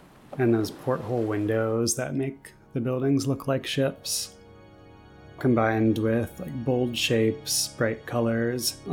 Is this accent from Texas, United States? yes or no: no; Florida, United States; I'm from South Florida, so part of what was happening was that I was really being connected to my childhood, my past